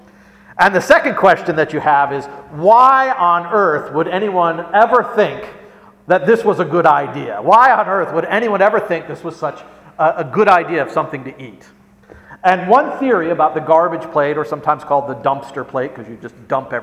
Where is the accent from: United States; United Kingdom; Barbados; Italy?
United States; Rochester, New York; And Rochester, New York, my hometown, what is Rochester, New York known for in terms of food?